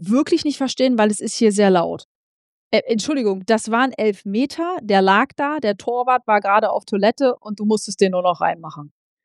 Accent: Jever, Lower Saxony, Germany; ich komme ja aus Jever und wenn man hier groß wird, dann wird man halt mit Jever groß

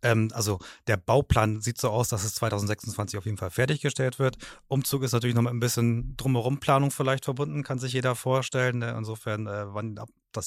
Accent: Osterholz-Scharmbeck, Lower Saxony, Germany; Ich komme aus der Nähe von Bremen, Ostdeutsch-Scharmbeck.

